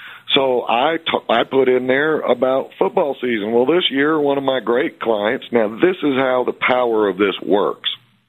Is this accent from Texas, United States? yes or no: no; Alabama, United States; accent: northern Alabama; And for any of y'all that haven't figured out my accent yet, it's a northern accent. That's North Alabama.